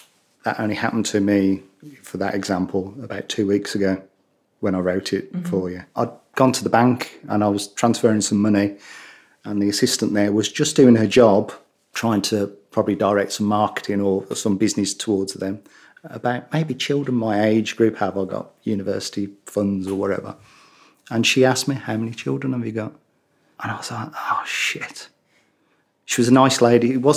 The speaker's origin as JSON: {"language": "English", "region": "West Midlands", "country": "United Kingdom", "accent": "Brummie", "said": "Now, with my Brummie accent, I'm not going to repeat the Latin."}